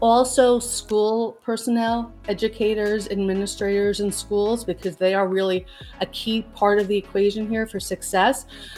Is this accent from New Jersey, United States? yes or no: yes; New Jersey, United States; from New Jersey.